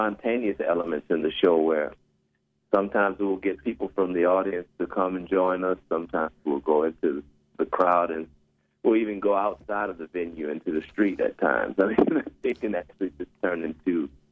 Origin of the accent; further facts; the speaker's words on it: Louisiana, United States; born there; now in New York, United States; Well, I was born in Louisiana, but I've been living in New York for about the last 10 years.